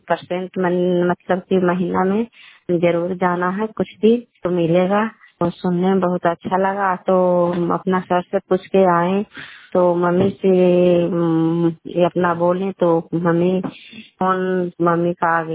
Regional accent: Kalyanpur, Bihar, India; घर कल्याणपुर वाली बेची पंचायत प्रखंड चांदी जिला लांडा का निवासी हूँ।

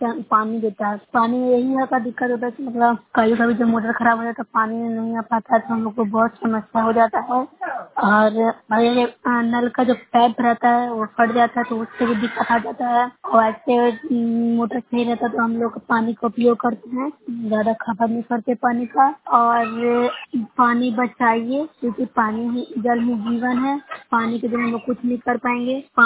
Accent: Bihar, India; मैं नौसरा ब्लॉक से हूँ, जिला नालंदा से निवासी हूँ।

